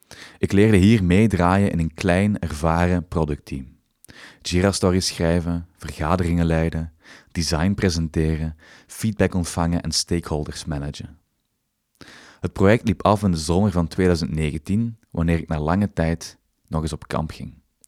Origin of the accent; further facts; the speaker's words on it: Zolder, Flanders, Belgium; also born or lived in Genk; geboren in Genk, opgegroeid in Zolder.